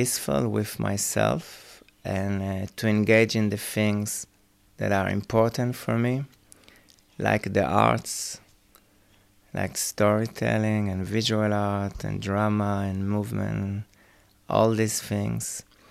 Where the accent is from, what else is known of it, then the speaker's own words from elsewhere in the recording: Israel; now in Ireland; Originally, I'm from Israel. So we came about 11 and a half years ago, and we joined the Camp Hill community in County Kilkenny. And we lived in that community for 6 years.